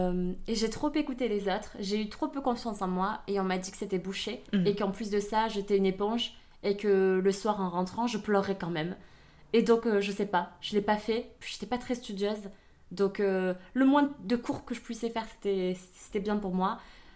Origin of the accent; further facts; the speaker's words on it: Occitanie, France; accent: southern French; Je suis d'origine vietnamienne. J'ai été adoptée en 1994. J'ai deux parents qui sont français. On est dans le sud de la France. Ça s'entend d'ailleurs à mon accent. J'ai vécu donc toute mon enfance et mon adolescence en Aveyron.